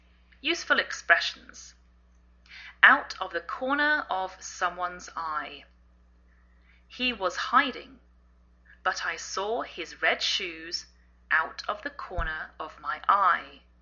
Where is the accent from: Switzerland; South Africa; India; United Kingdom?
United Kingdom; England; now in United States